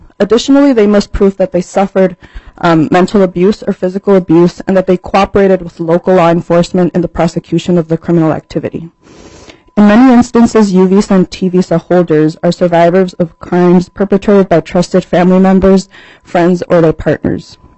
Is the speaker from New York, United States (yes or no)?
no; St. Paul, Minnesota, United States; also born or lived in El Salvador; I'm currently a resident of Little Canada, and I grew up in St. Paul. I'm an immigrant from El Salvador